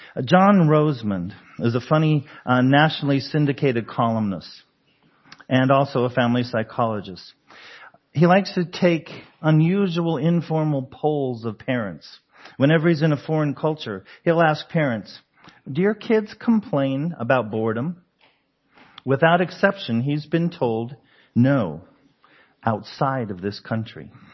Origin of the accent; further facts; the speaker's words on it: Denver, Colorado, United States; We grew up in Denver.